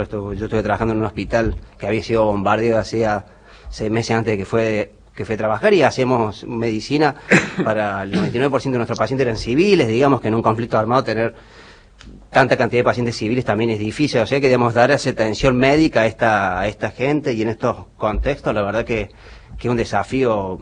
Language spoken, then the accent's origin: Spanish; Córdoba, Argentina; yo soy de Córdoba